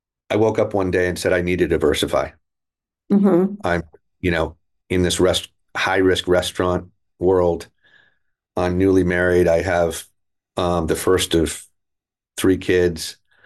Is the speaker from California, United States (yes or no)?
yes; California, United States; And growing up in California, the street food that we grew up on were mission style burritos.